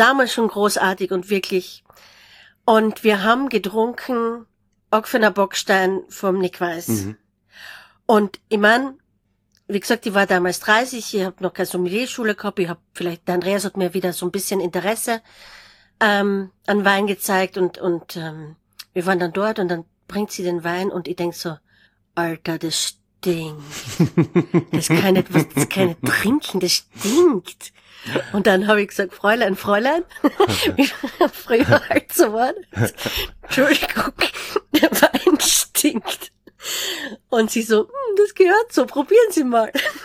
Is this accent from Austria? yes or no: yes; Styria, Austria; ich komme aus der Südsteiermark, da fährt man am Wochenende auf den Buschenschank und dann trinkt man Kläfner und dann fährt man wieder heim.